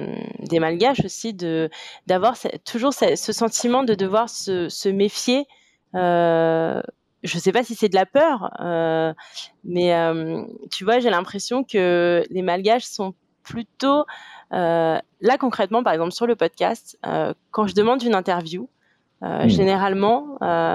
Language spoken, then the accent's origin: French; Madagascar; je peux dire nous, parce que tu vois, je suis malgache